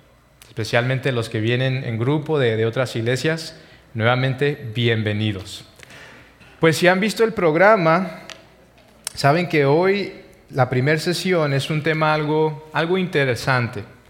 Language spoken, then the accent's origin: Spanish; El Paso, Texas, United States; Efectivamente, venimos de El Paso, Texas